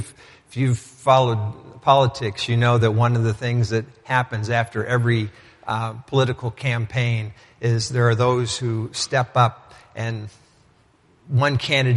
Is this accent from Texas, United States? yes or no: yes; Texas, United States; But I was raised in Texas, as some of you know, and in a good church